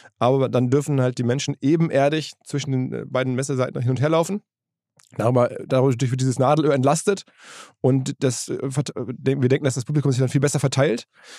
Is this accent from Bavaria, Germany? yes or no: no; North Rhine-Westphalia, Germany; Ich bin ja aus dem Ruhrgebiet, also Schalke-Fan aufgewachsen.